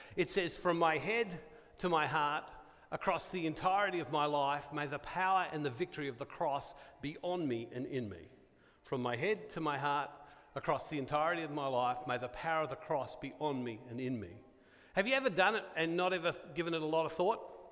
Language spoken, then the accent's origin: English; Australia; No, I'm an Australian.